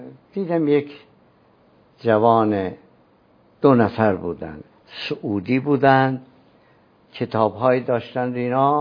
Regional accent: Iran; خیال میکرد من افغانستانیم. گفت من این انت، تو از کجایی؟ کسی که کم بیاره بحث رو عوض میکنه، یه بحث جدید میاره. به من گفت من این، از کجایی؟ گفتم من ایران.

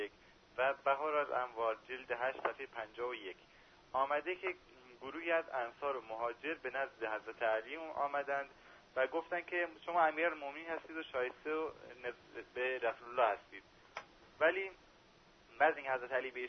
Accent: Rasht, Gilan, Iran; از رشت هستم.

